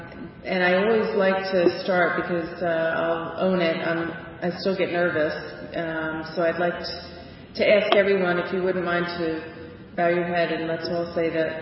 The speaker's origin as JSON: {"language": "English", "region": "New Jersey", "country": "United States", "tie": "born or raised there", "said": "I grew up Irish Catholic in New Jersey, so it meant a lot to me to get married in the church, in the Catholic Church."}